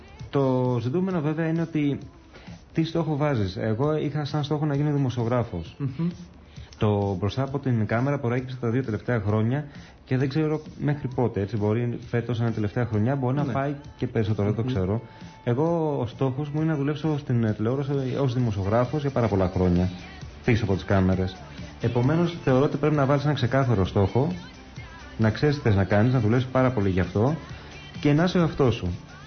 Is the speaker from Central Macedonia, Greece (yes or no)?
no; Athens, Attica, Greece; also born or lived in Brussels, Belgium; Έχω γεννηθεί στο Βέλγιο, ναι. Στις Βρυξέλλες και μεγάλωσα στην Αθήνα.